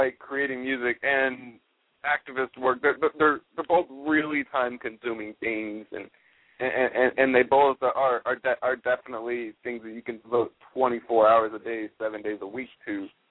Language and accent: English; Texas, United States; Oh, I was just saying, I actually, I'm from Texas.